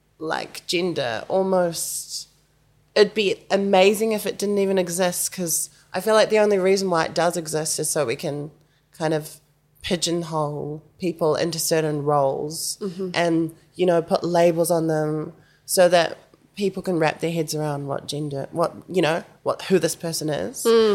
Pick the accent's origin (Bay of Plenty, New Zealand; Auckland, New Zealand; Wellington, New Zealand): Wellington, New Zealand; Raumati South; I grew up in Kapiti, Raumati South, which is lovely coastal village, and like about 45 minutes away from Wellington, so that's where I'm from. My dad is from Hastings, Wairoa area. And my mum is from Pukerua Bay